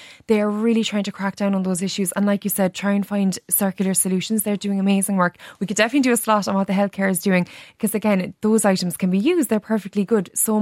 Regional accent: Mallow, Munster, Ireland; my hometown of Mallow

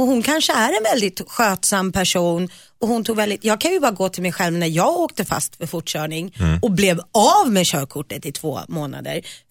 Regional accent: Nacka, Stockholm County, Sweden; för det var ute i Nacka där jag växte upp.

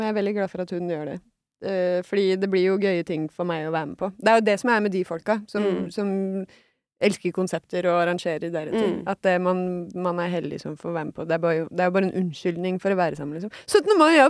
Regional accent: Hamar, Innlandet, Norway; born or raised there; also born or lived in Haugesund / Oslo

